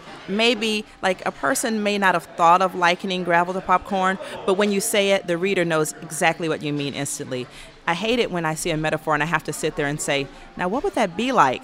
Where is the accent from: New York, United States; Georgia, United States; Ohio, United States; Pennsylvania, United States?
Georgia, United States; Atlanta; I would say almost everything I write, Dr. King keeps coming back. I'm from Atlanta. That's Dr. King's hometown.